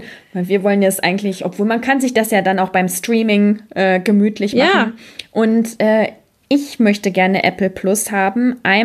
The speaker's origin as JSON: {"language": "German", "town": "Braunschweig", "region": "Lower Saxony", "country": "Germany", "said": "Ich komme ja eigentlich aus Braunschweig."}